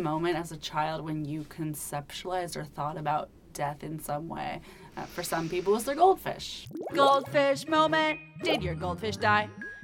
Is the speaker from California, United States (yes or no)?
yes; California, United States; Because I'm from the Bay.